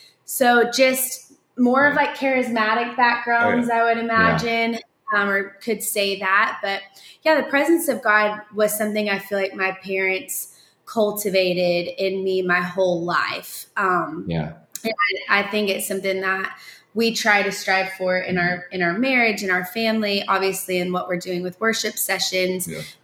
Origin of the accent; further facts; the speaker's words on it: Texas, United States; I was born and raised in Texas, pastor's kid.